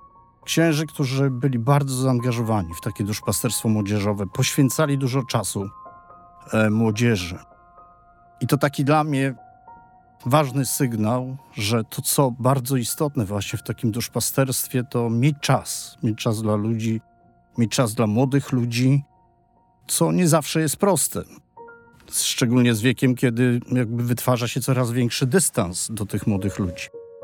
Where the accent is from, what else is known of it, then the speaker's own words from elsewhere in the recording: Mińsk Mazowiecki, Masovian Voivodeship, Poland; Pochodzę z Mińska Mazowieckiego. Tam dorastałem, tam mieszka mój tata, trójka rodzeństwa.